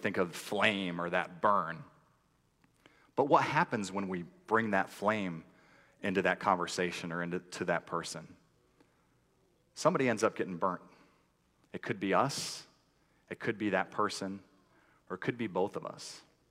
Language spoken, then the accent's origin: English; Michigan, United States; You know, I'm from Michigan, so please don't hold that against me.